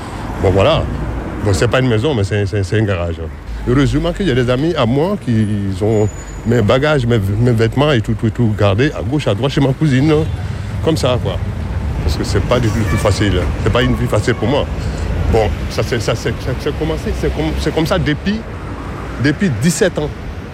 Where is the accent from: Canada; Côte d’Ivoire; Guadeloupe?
Côte d’Ivoire; moved away as an adult; now in France; Je suis de la Côte d'Ivoire. Ça fait 20 ans que je suis là. Je suis venu ici en France en 1989.